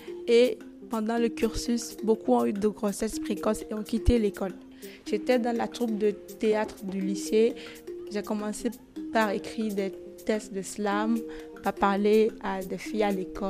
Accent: Benin; je suis béninoise, j'ai 24 ans et je suis briseuse de tabous.

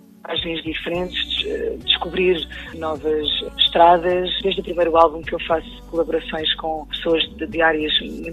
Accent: Santarém, Portugal; born there; E eu ainda por cima, eu nasci no Ribatejo. Ainda trago comigo também as sonoridades do Ribatejo

